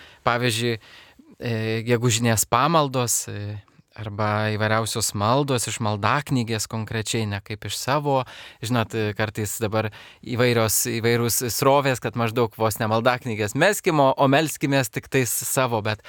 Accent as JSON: {"language": "Lithuanian", "town": "Kaunas", "region": "Kaunas County", "country": "Lithuania", "tie": "born or raised there", "said": "Tai esu kaunietis, esu grįna kraujas kaunietis. Tai vat, ir labai myliu Kauno miestą, savo miestą gimtąjį."}